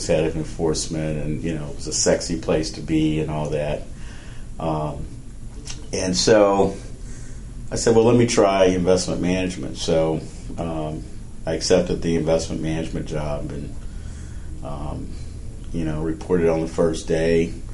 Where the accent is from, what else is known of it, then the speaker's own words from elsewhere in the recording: Louisville, Kentucky, United States; Well, I grew up in Louisville, Kentucky, and left Louisville, went away to college in New Hampshire